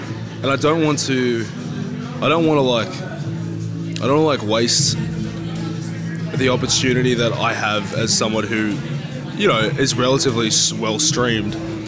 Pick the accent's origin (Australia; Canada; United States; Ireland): Australia; Sydney, New South Wales; I'm from the inner west of Sydney. So, it's like the really gentrified part of Sydney now.